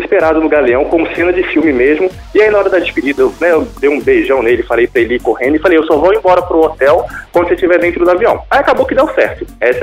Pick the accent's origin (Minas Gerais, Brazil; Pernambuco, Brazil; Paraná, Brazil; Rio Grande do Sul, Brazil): Minas Gerais, Brazil; Nós mineiros somos mais